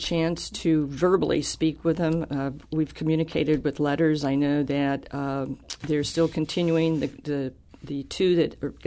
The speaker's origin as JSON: {"language": "English", "town": "St. Louis", "region": "Missouri", "country": "United States", "tie": "born or raised there", "said": "when I was growing up in St. Louis, our family didn't live that far away."}